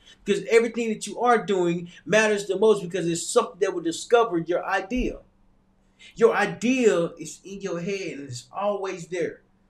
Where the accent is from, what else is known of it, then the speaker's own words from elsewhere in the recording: Little Rock, Arkansas, United States; During that time, I had one different thought process, because I came from a small town. I came from Little Rock, Arkansas.